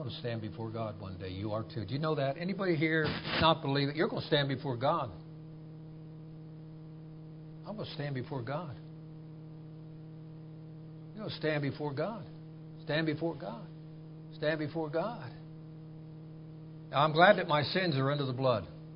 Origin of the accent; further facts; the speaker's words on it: Ohio, United States; Remember when I grew up in Ohio, we had what we called the Ohio Blue Laws.